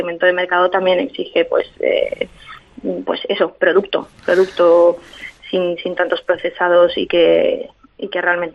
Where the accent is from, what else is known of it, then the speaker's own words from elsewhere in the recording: Corrientes, Argentina; born there; Pasa que en Corrientes, donde yo nací, no tenemos acceso a mariscos. Y solamente a pescado de río y muy, muy escaso.